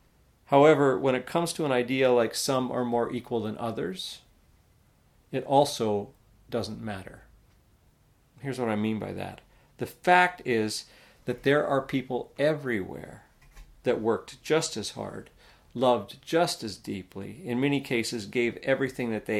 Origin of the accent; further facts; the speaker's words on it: Canada; As a Canadian cultural elite